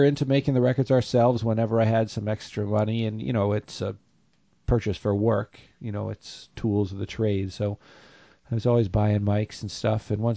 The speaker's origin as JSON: {"language": "English", "region": "Delaware", "country": "United States", "said": "I'm from Delaware originally, but it's just a unique name in general."}